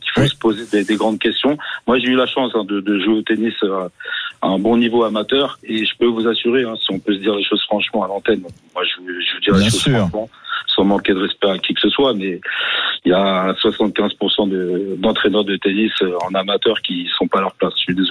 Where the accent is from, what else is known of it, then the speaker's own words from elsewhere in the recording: Spain; Je suis espagnol.